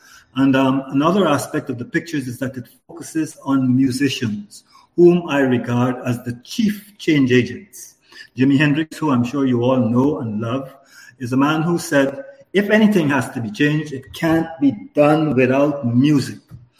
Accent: Guyana; Though I am from Guyana, I really, really don't think of myself as Guyanese in so specific a way

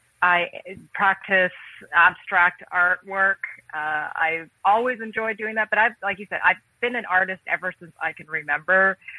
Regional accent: Canada; I am an artist from Canada

